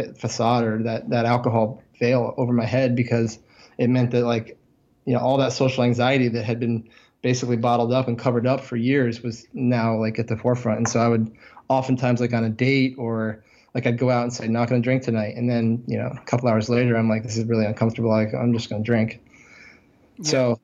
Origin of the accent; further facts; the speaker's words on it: Vermont, United States; I'm from Vermont, so I'm also from the Northeast.